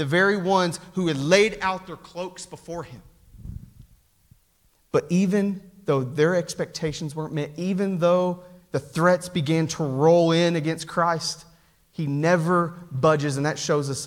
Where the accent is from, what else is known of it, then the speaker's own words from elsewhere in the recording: Knoxville, Tennessee, United States; born there; As a Tennessee fan, it's like, man, I am orange through and through. I was born in Knoxville, like, you know.